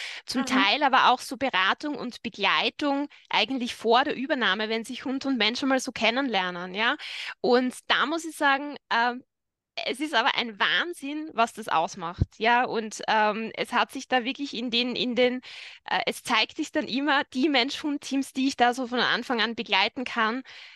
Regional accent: Styria, Austria; ich komme aus Österreich, genau genommen aus der Steiermark, wohne in der Nähe von Graz, also in Graz Umgebung bin ich zu Hause

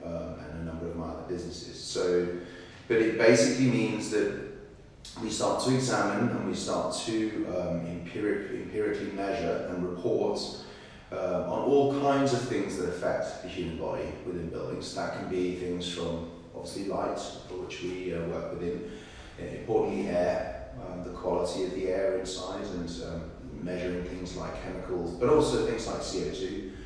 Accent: Denmark

